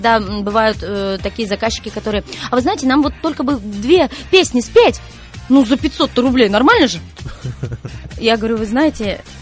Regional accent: Perm, Perm Krai, Russia; Родилась в Перми, училась в музыкальной школе в Перми. Соседей мучила тоже здесь же, в Перми

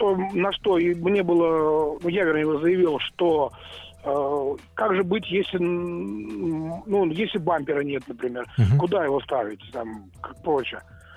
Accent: Moscow, Russia; Я из Москвы.

